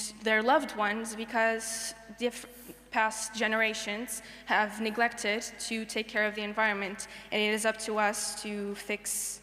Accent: Portugal; English is a second language; from Portugal.

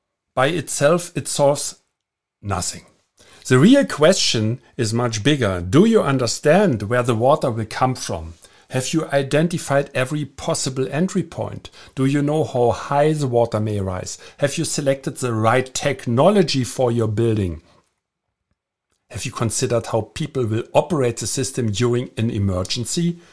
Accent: Germany; English is a second language; from Germany, and thank you very much for joining me again.

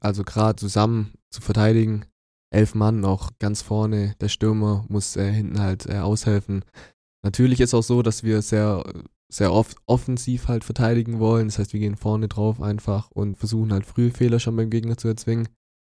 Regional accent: Ulm, Baden-Württemberg, Germany; also born or lived in Neu-Ulm; ich bin eigentlich, sage ich immer, ich bin gebürtiger Ulmer, aber ich bin geboren in Neu-Ulm in der Donauklinik.

